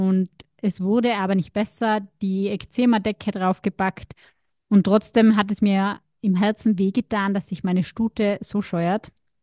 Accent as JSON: {"language": "German", "country": "Austria", "said": "ich komme aus Österreich und das hört man vielleicht ein bisschen an meinem Akzent."}